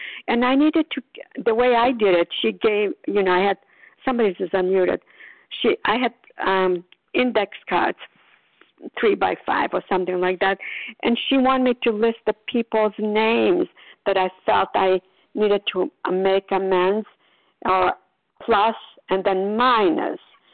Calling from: Port Charlotte, Florida, United States; I'm calling from Port Charlotte, Florida.

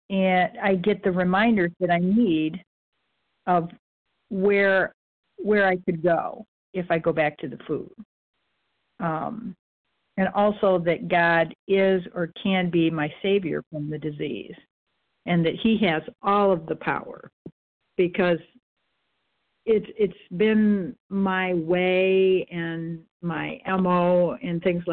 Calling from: Michigan, United States; recovered compulsive eater, overeater from Michigan also.

